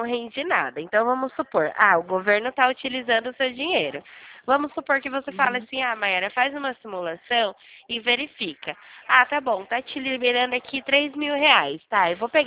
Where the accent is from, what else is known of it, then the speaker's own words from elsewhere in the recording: Nova Odessa, São Paulo, Brazil; Eu sou daqui da cidade de Nova Odessa, aqui próximo.